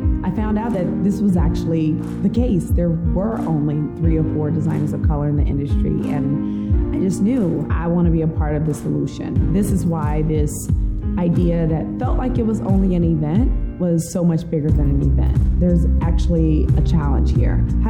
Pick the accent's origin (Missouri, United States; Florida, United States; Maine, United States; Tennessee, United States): Tennessee, United States; Memphis; I'm an outsider. I'm from Memphis, Tennessee.